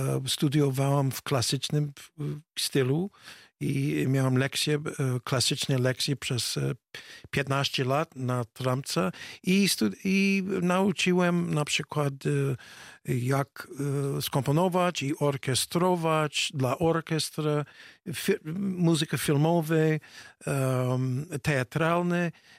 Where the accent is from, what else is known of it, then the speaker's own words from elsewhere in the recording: United States; Polish is a second language; moved away as an adult; also born or lived in Canada; now in Poland; urodziłem się w Stanach i tam mieszkałem aż do miałem 21 lat. I przeprowadziłem się do Kanady i tam mieszkałem przez 25 lat i przyjechałem do Polski około 19, prawie 20 lat temu.